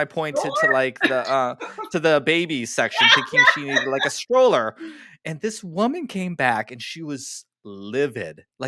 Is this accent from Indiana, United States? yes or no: no; Mesa, Arizona, United States; I'm back in Arizona now, but I grew up in Mesa, which was a very at the time a very large Mormon population.